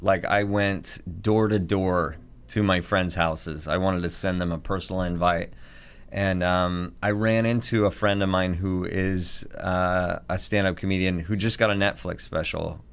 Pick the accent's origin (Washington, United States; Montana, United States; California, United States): Washington, United States; Seattle; And so that was because I'm from Seattle and Gary Larson is from Seattle.